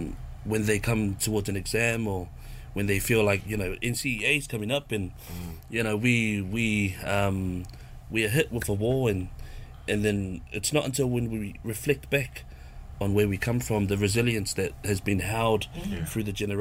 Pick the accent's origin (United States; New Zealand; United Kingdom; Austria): New Zealand; born there; I was born here in New Zealand